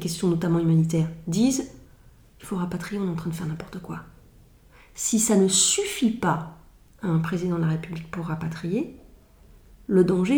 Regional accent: Grand Est, France; Moi, vous savez, c'est personnel, mais je viens de Lorraine.

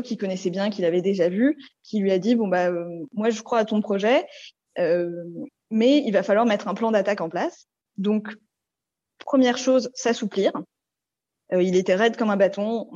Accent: Paris, Île-de-France, France; Si, on est de Paris. On est de Paris et on aurait bien voulu partir de Paris, mais on n'était pas prêts.

